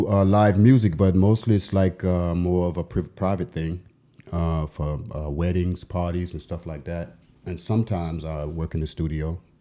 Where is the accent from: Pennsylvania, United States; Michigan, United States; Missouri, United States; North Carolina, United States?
North Carolina, United States; Chapel Hill; now in Berlin, Germany; I come from Chapel Hill, North Carolina. I came here. Well, I came to Germany. I was in Karlsruhe in the army. And I came here because I got married and two children and making music.